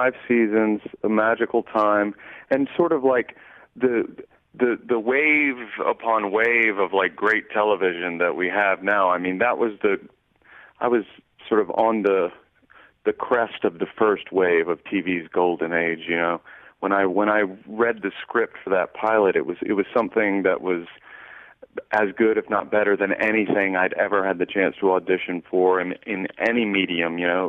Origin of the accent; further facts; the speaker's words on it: North Carolina, United States; also born or lived in Vienna, United States; in my elementary school in Vienna, Virginia, I grew up in North Carolina, but I spent 2 years, second, third, fourth grade, just outside of Washington, D.C.